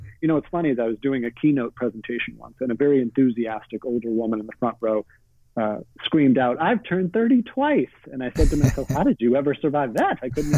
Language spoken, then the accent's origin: English; Boston, Massachusetts, United States; As I said, I grew up in Boston.